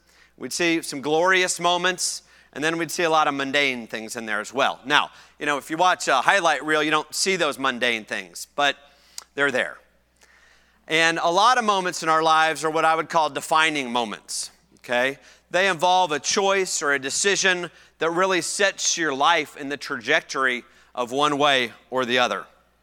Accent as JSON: {"language": "English", "region": "Indiana", "country": "United States", "tie": "born or raised there", "said": "growing up in Indiana, at least in 1988, not many people"}